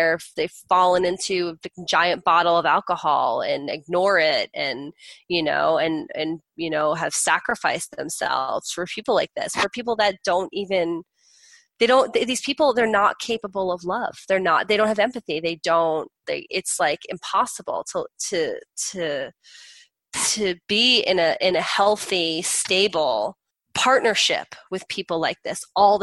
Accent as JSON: {"language": "English", "region": "New Jersey", "country": "United States", "said": "I'm from Jersey."}